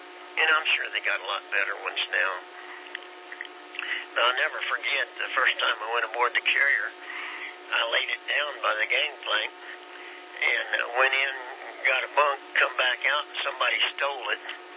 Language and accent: English; Kansas, United States; I don't call them hose bibs or faucets. I'm from Kansas. I come down here the first time they asked me, what do you mean?